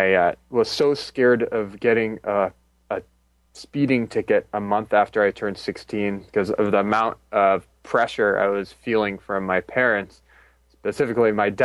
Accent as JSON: {"language": "English", "town": "Los Angeles", "region": "California", "country": "United States", "tie": "born or raised there", "said": "So I grew up in Los Angeles in a pretty affluent area in an affluent family."}